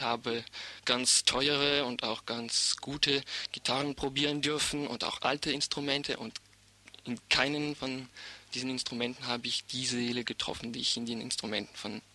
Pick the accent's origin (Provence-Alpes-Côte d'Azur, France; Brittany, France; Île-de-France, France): Île-de-France, France; Paris; Also ich komme aus Paris. Angefangen habe ich mit 4 Jahren.